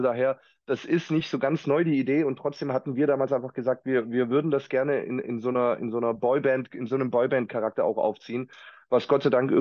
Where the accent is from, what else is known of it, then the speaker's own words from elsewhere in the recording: Stuttgart, Baden-Württemberg, Germany; In Stuttgart, in meiner Heimat sozusagen.